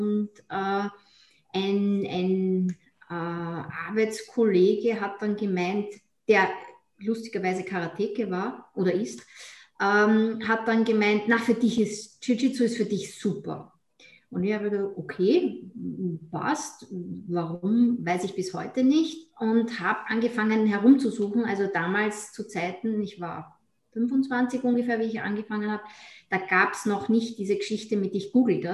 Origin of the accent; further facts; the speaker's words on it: Vienna, Austria; dann aufgewachsen bin ich in Wien, bin aber schon seit ja gut 30 Jahren Niederösterreicherin.